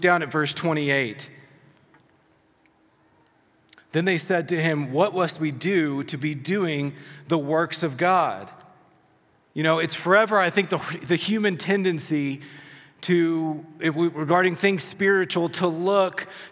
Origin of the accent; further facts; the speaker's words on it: Southeast, United States; I know growing up in the Southeast, one of the funny things that would happen pretty regularly is that you're literally just finishing breakfast